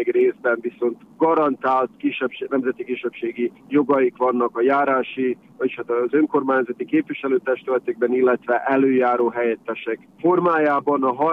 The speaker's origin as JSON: {"language": "Hungarian", "country": "Croatia", "tie": "born or raised there", "said": "Mi itt szocializálódtunk Horvátországban, tehát magyarok vagyunk, magyar vér csördögél bennünk, de ismerjük az itteni körülményeket"}